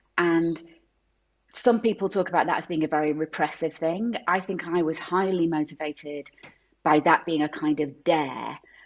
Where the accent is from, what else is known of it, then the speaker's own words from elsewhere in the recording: Salford, North West England, United Kingdom; And I'm from Salford. Salfordians are always very keen to point out that Salford is not Manchester.